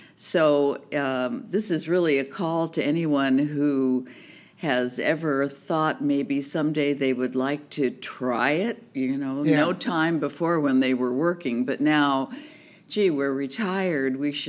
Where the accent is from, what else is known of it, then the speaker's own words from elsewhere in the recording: California, United States; Well, I'm a native Californian. My husband and I moved here 3 years ago from Northern California, the foothills of the Sierras